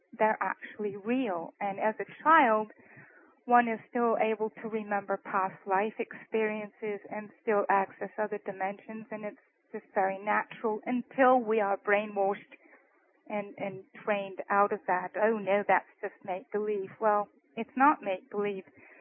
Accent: Blackpool, North West England, United Kingdom; now in Nashville, United States; I am from the north of England, and I was born during World War II in Lancashire in a town called Blackpool.

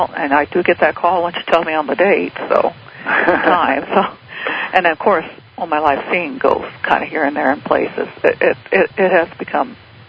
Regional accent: Sacramento, California, United States; Regular afternoon in Sacramento, in California, where I grew up in California.

